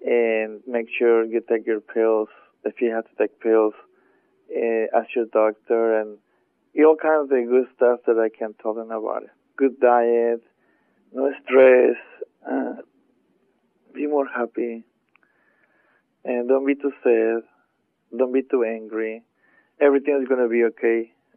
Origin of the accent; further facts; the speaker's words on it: Mexico City, Mexico; English is a second language; now in San Francisco, United States; I'm from Mexico City. I live in San Francisco now.